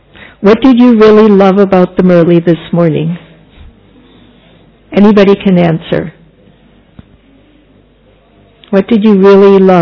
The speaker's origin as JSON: {"language": "English", "country": "United States", "said": "I'm from the United States."}